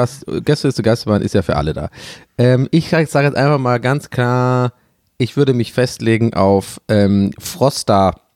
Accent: Ireland; ich bin Ire.

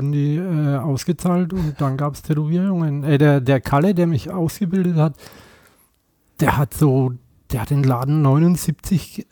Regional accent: Bamberg, Bavaria, Germany; accent: Franconian; Wo ich aufgewachsen bin.

